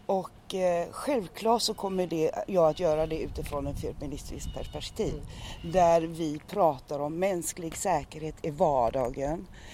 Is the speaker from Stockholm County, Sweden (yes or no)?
no; Gothenburg, Västra Götaland County, Sweden; born there; Jag är född 1956 i Göteborg. Och jag tillhör den romska etniciteten och är alltså en erkänd nationell minoritet i Sverige.